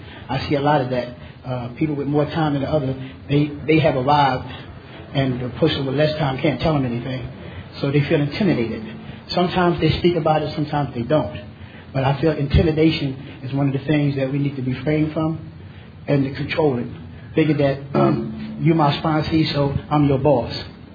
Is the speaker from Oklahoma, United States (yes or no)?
no; Atlanta, Georgia, United States; from Atlanta, Georgia, and I'm an addict by way of New Jersey.